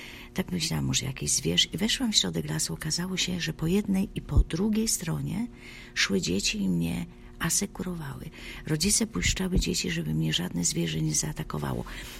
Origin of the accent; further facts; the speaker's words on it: Gdów, Lesser Poland, Poland; Ja jestem spod Krakowa, Gdów, z Domu Maryi.